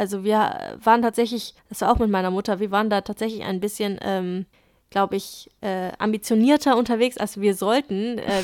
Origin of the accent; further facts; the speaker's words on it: Saarbrücken, Saarland, Germany; ich habe das viel in meiner Heimatstadt in Saarbrücken gemacht